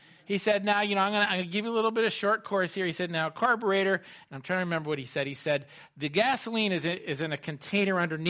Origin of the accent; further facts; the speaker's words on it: Indianapolis, Indiana, United States; we we came here from the Indianapolis area, so, you know, the whole Indy circuit, that sport is very, very popular there.